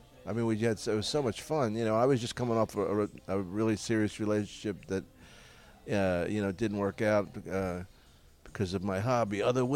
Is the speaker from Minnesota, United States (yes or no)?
no; Philadelphia, Pennsylvania, United States; But, you know, I'm from Philly